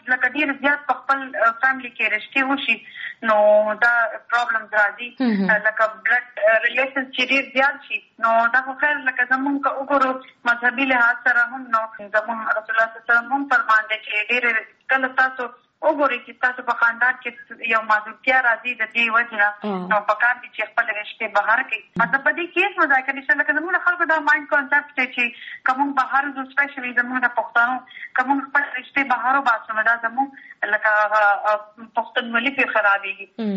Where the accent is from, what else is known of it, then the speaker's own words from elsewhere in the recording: Mardan, Khyber Pakhtunkhwa, Pakistan; زما تعلق د مردان شیرګر سره دی. او تعلیم می بیسیکلی د راولپنڈی پنجاب نا کړی دی